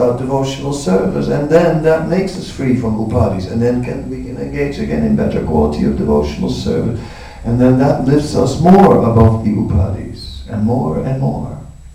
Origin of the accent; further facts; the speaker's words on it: Netherlands; So see, I'm Dutch and therefore it's different for me.